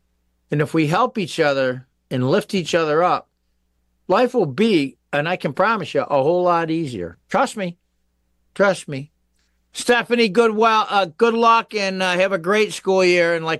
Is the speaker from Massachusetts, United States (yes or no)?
yes; Pittsfield, Massachusetts, United States; I could have retired anywhere. I love Pittsfield. I was raised in Pittsfield.